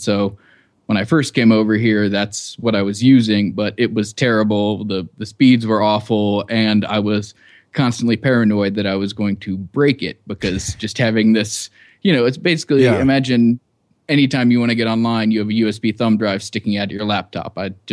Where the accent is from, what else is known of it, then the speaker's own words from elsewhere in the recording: Cincinnati, Ohio, United States; Yeah, I grew up in Cincinnati, Ohio, and lived there till I was 18.